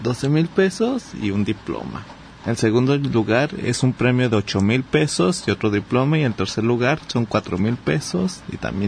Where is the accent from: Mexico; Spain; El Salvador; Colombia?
Mexico; accent: Mexican; con nuestro acento mexicano ahí.